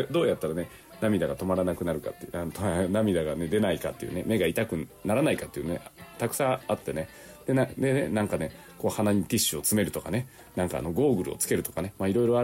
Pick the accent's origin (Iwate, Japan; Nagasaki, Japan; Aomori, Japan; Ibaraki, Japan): Nagasaki, Japan; Unzen; で雲仙市のね私の実家のね新玉ねぎ本当にたくさん使ってね